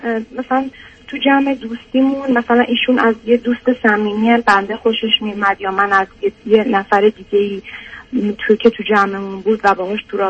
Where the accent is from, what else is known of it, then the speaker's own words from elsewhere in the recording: Iran; moved away; 12 سال از ایران مهاجرت کردم